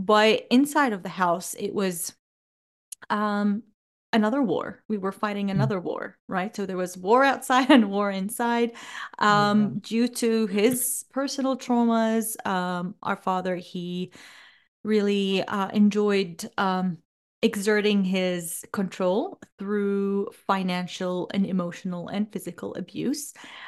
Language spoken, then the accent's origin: English; Jordan; moved away as an adult; now in Australia; I was born and raised in Jordan. I left Jordan when I was 23. I went to Australia all on my own. That was 20 years ago, a little bit over that.